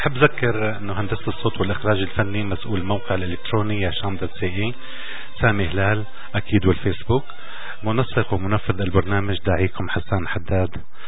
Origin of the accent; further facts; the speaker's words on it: Syria; نحن ابناء سوريا، سوريا الارض